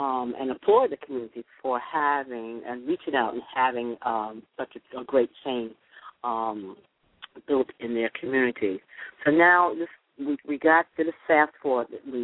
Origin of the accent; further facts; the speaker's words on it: Harlem, New York, United States; I'm actually from Harlem, and I remember growing up in Harlem